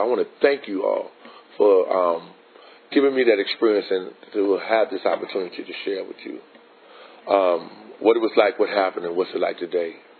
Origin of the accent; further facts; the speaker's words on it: Richmond, Virginia, United States; I come from the inner city of Richmond. I come from Creighton Court. They call them projects, or in a more general word, I come from the ghetto.